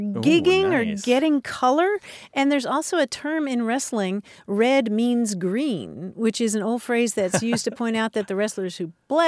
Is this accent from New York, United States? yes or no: no; Kentucky, United States; Yeah. Yeah, well, when I grew up in Kentucky, certainly Sloppy Joes were that they made your hamburger bun all wet